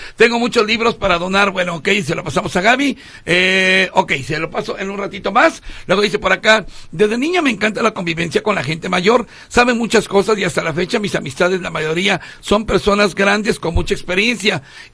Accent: Ayutla, Jalisco, Mexico; Somos de Ayutla, Jalisco.

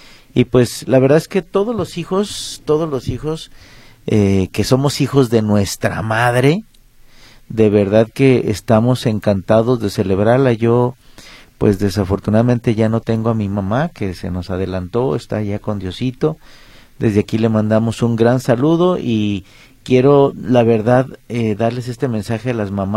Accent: Mexico; la gran mayoría de todos los que nacemos de aquí de México somos unos grandes apegados a nuestra madre

